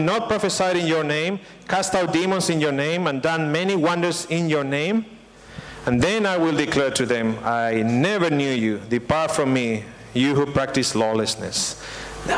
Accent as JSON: {"language": "English", "region": "Lima", "country": "Peru", "said": "As you know, I come from Peru. I come from a town called Lima. Very crowded, it's very corrupted."}